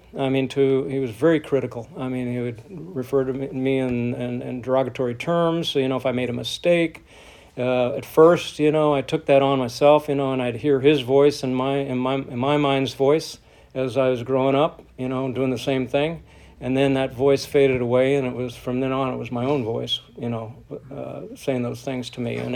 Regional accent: St. Louis, Missouri, United States; born there; I was born in St. Louis, South St. Louis in 1952, and my mom and dad were together for over 50 years.

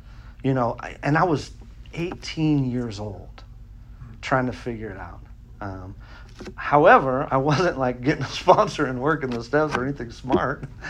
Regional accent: California, United States; don't tell them dudes I'm from California

